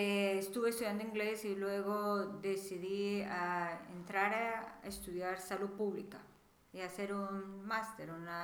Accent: Colombia; nací en Colombia y crecí en Colombia.

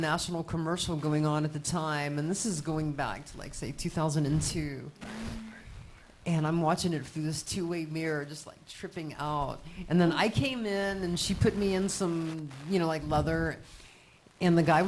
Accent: Virginia, United States; also born or lived in Toronto, Canada; Originally, I'm from Virginia on the East Coast, and then I've grew up all around. I lived in Toronto for many years. I've lived in Amsterdam for a while.

